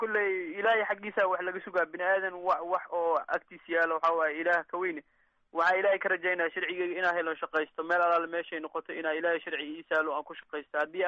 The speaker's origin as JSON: {"language": "Somali", "town": "Kunturwaare", "region": "Lower Shabelle", "country": "Somalia", "lives_now": "Austria", "said": "Aniga waxaan ka imaaday Kunturwaare meel la dhahayo"}